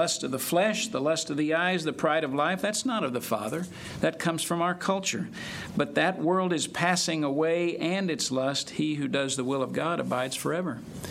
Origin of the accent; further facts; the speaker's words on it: Springfield, Missouri, United States; And I grew up in Missouri, and I spent the years from the age of 5 until about 11 in Springfield, which is just north of Branson.